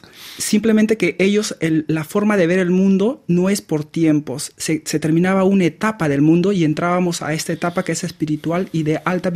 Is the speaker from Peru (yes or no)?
yes; Peru; Yo soy de Perú.